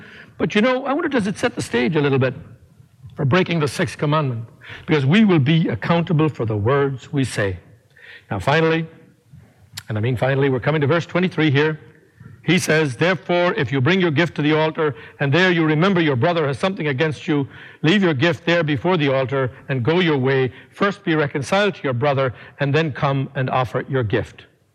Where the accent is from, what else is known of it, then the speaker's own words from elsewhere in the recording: Ireland; growing up in Ireland, if Ireland wasn't such a violent country